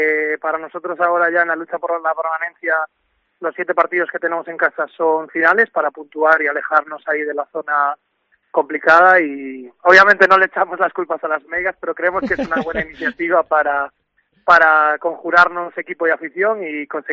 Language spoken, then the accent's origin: Spanish; Galicia, Spain; a nosotros como buenos gallegos nos gusta el misticismo